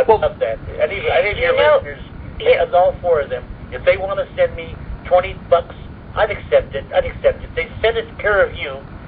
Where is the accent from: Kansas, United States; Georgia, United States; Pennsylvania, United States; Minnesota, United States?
Pennsylvania, United States; Pittsburgh; moved away; also born or lived in New York; Starting in the late 60s when I moved to New York from Pittsburgh, PA.